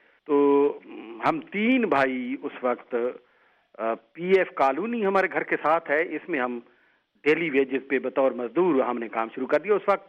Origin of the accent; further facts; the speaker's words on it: Mianwali, Punjab, Pakistan; میں میاں والی سے … ایسوسیٹ پروفیسر آر کر رہا ہوں. میں ایک میاں والی کے چھوٹے سے شہر میں پیدا ہوا 1957 میں, 8ویں جماعت تک میں وہاں پڑھتا رہا.